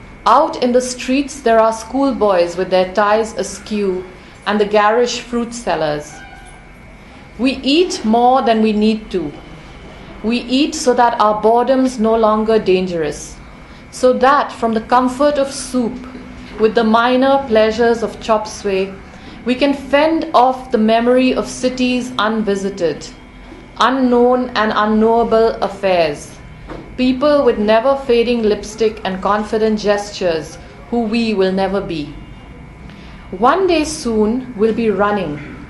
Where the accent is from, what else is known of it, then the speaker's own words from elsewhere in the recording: Shillong, Meghalaya, India; when we were growing up in Shillong, the idea of going out to eat was very exciting.